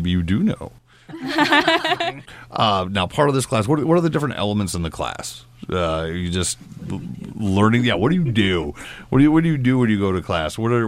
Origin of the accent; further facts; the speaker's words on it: Iowa, United States; I grew up in Iowa. I didn't know any of this.